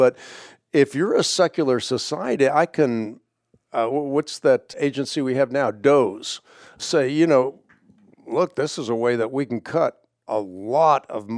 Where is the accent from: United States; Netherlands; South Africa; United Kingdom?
Netherlands; As I mentioned, I grew up in the Netherlands